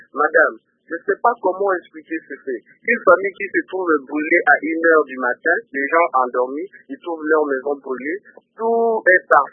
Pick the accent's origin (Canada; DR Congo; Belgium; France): DR Congo; Lodja, Sankuru; Avant, c'était ici chez nous à l'Odja, il y a un parent qui a été brûlé.